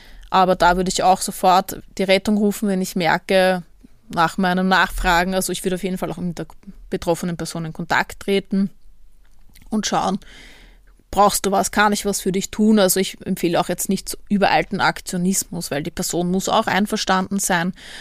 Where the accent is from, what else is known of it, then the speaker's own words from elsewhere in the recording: Vienna, Austria; als Wienerin und Frau, die gerne gemütliche und schöne Orte aufsucht